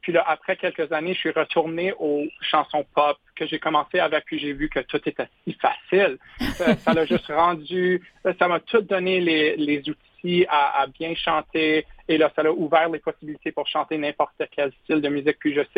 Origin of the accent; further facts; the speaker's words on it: Ottawa, Ontario, Canada; Je viens d'Ottawa.